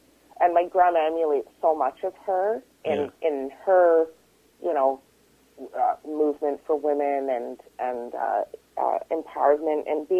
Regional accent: Jamaica; That's being Jamaican, of course, that's somebody we discuss.

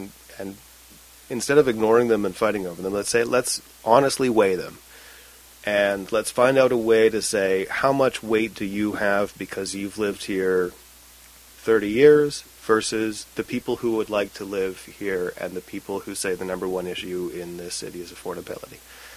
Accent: Surrey, British Columbia, Canada; So I grew up in South Surrey, a place that many people pretend is White Rock.

